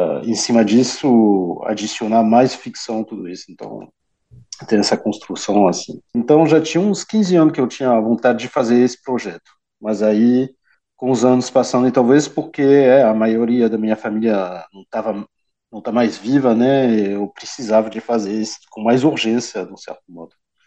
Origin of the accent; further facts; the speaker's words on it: France; Portuguese is a second language; eu sou franco-brasileiro, né? Minha mãe é brasileira, mas eu nasci na França, sempre cresci na França, tudo isso, mas ia para o Brasil regularmente, nas férias, todo ano, tudo isso, quando eu era criança